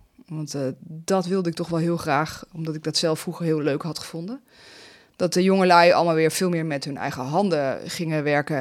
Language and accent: Dutch; Haren, Groningen, Netherlands; moved away as an adult; also born or lived in The Hague / Arnhem; now in Rotterdam, Netherlands; ik ben ooit geboren in Den Haag en toen naar Arnhem verhuisd. En toen naar Haren, waar ik verder ben opgegroeid met mijn ouders. En toen ik 18 was, toen dacht ik van nou moet ik wegwezen.